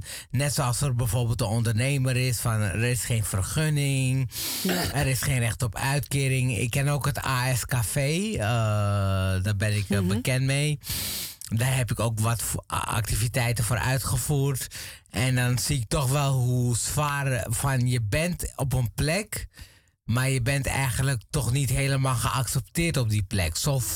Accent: Ethiopia; now in Netherlands; Ik ben zelf een vluchteling, ik kom uit Ethiopië.

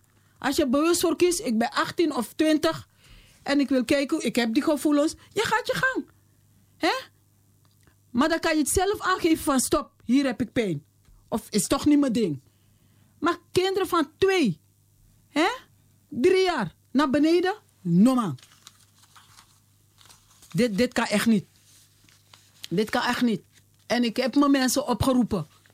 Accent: Suriname; Ik zei ik ben Surinaamse.

